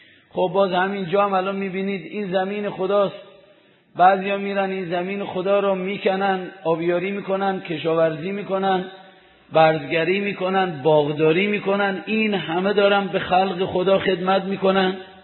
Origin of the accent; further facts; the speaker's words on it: Amol, Mazandaran, Iran; گفتم از اهل آمل هستم.